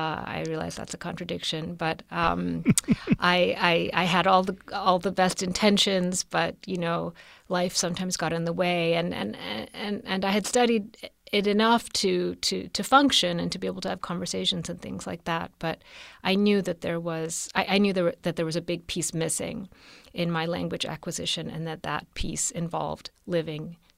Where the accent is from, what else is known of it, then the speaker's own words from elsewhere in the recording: Rhode Island, United States; I was raised in Rhode Island. I had lived in the United States my entire life until then, with frequent travels to Calcutta throughout my childhood to visit my relatives